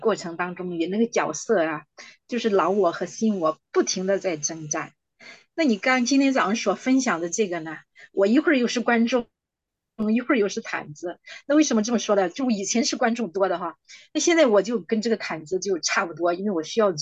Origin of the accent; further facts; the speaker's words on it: Henan, China; 因为我是来自河南的，我小时候我们家里面就是，比如说是送葬或者是。娶媳妇满村人都是围观的